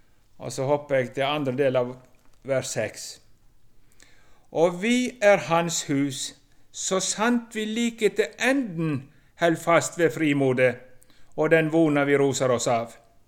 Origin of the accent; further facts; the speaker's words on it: Vestland, Norway; accent: Hordaland dialect; now in Sogn, Norway; og kommer bort ifra... Jeg er hordalending som bor i Sogn, så hva jeg synes jeg har mest av, det er nok hordalandsdialekt, men det er vel gjerne litt islett av Sogn av og til.